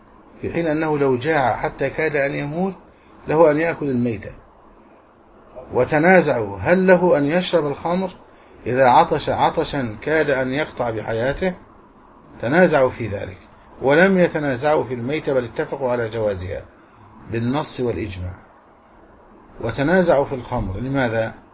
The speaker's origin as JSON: {"language": "Arabic", "country": "Egypt"}